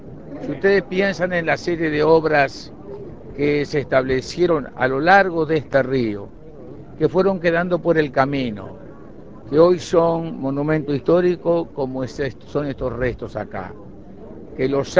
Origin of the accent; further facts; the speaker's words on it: Uruguay; solo como presidente de la República, sino como ciudadano, como uruguayo